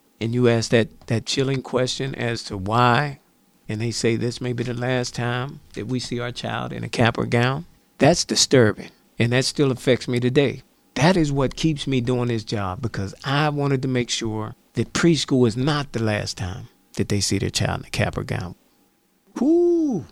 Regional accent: McKeesport, Pennsylvania, United States; Growing up in McKeesport, and I grew up in Harrison Village, all the way up to the age of 12. Then we ended up moving to Evans Avenue, which was one of the first black families on Evans Avenue at that time.

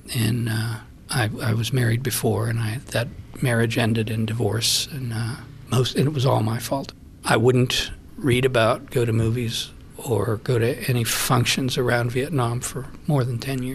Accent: Natrona Heights, Pennsylvania, United States; born there; now in Pittsburgh, United States; live in Squirrel Hill at the moment, but I was born in Natrona Heights, which is up the Allegheny River, about 25 miles.

